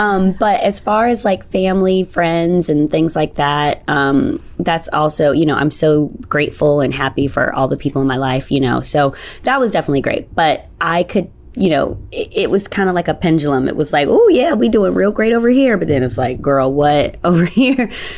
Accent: New York City, New York, United States; I've always lived in New York, you know?

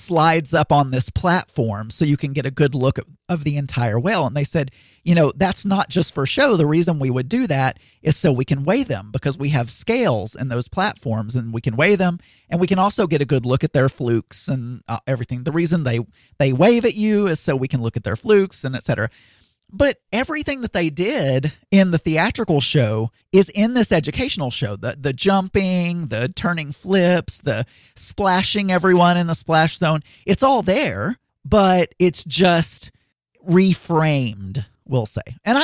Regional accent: the South, United States; just growing up in the South around people who hunt and fish and do other things

